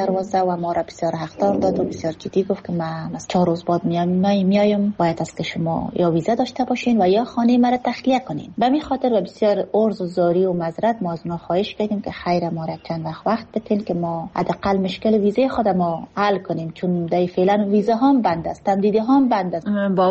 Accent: Afghanistan; من افغان هستم

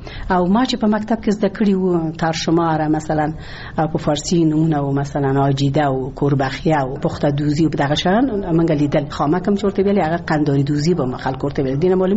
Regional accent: Ghazni, Afghanistan; born there; زه په غزنی کې زیږیدلې یم

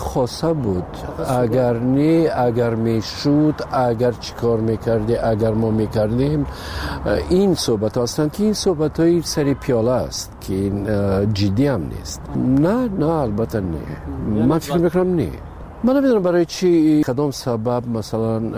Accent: Tajikistan; اما آمدن من وطنم خب پیش از همه تاجیکستان وطن است. برای این خانه من است و مادرم اینجاست، فرزندام اینجاست.

